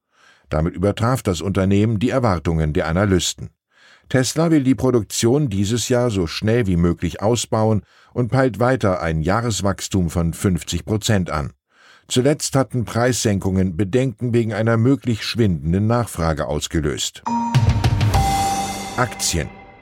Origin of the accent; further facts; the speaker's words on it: Hamburg, Germany; Außerdem habe ich als Hamburger überhaupt keine Ahnung, wovon ich hier schreibe.